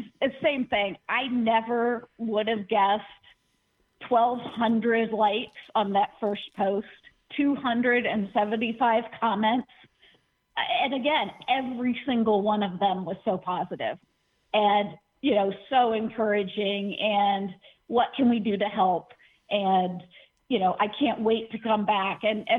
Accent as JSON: {"language": "English", "town": "Findlay", "region": "Ohio", "country": "United States", "said": "everywhere we go, we say we're from Findlay, and someone says, oh, that's where Millstream is."}